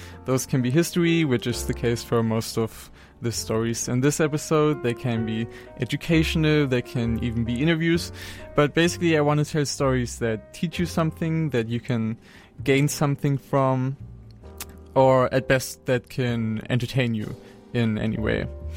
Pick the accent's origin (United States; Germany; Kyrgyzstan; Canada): Germany; Braunschweig, Lower Saxony; Austrian immigrant Adolf Hitler gets German citizenship in Braunschweig, Germany, which, fun fact, is my hometown